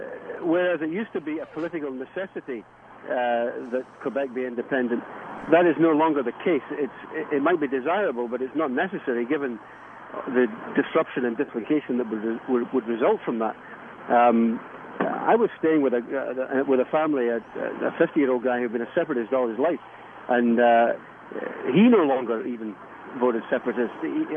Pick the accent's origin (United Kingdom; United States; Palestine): United Kingdom; Scotland; now in Canada; I'm a Scotsman, and the English was hard enough.